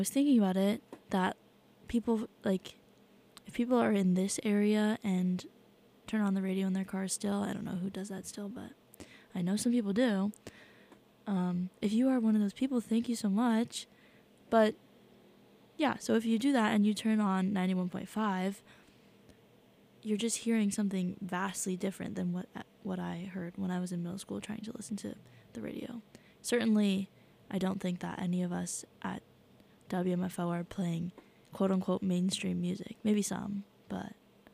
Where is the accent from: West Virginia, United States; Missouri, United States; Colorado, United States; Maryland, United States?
Maryland, United States; And I'm from Maryland, so I think, like, the stations were, like, 94.7, 97.1, maybe 101.3